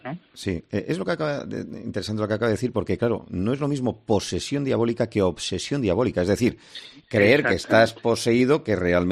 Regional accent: Bilbao, Basque Country, Spain; al colegio jesuitas en mi tierra, en Bilbao

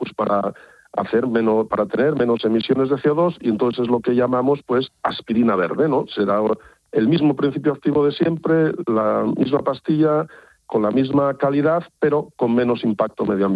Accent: Asturias, Spain; yo soy asturiano y que vendo Asturias y su gastronomía

